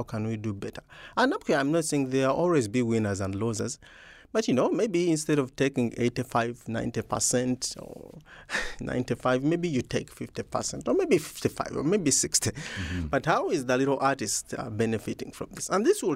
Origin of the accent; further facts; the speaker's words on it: Uganda; When I was growing up in Uganda, AIDS was a big issue.